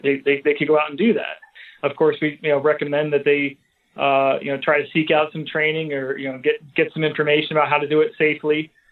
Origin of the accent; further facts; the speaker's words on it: Hummelstown, Pennsylvania, United States; Right outside of Hershey in central Pennsylvania